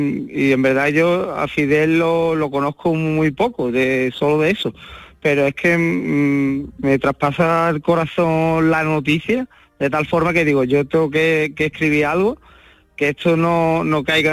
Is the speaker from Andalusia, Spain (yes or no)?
yes; Seville, Andalusia, Spain; Yo soy de Sevilla